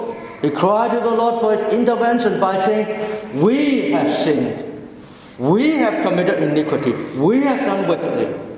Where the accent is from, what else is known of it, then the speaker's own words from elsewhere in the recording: Australia; I live in this country. I'm Australian. I share the guilt of my people.